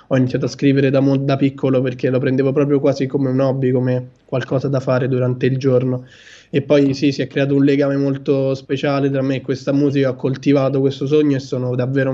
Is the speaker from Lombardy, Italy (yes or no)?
no; Rome, Lazio, Italy; sono anche romani, sono della mia città